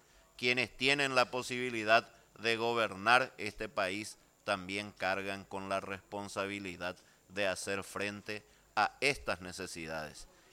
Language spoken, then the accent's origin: Spanish; Paraguay; Repudio los atropellos en Venezuela con la misma fuerza que lo hago contra los atropellos en mi país. Mientras no haya plata en el bolsillo de los paraguayos